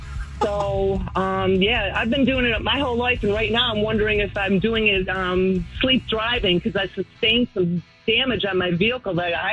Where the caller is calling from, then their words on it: Redford, Michigan, United States; Hey, I'm from Redford. Anyway, I've been sleepwalking since I was a little girl. I'm 58 years old now